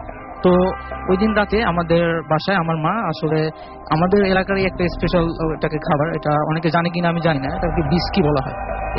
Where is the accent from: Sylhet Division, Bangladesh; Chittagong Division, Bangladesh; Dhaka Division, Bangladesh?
Dhaka Division, Bangladesh; Dhaka; আমি এসেছি লালবাগ থেকে।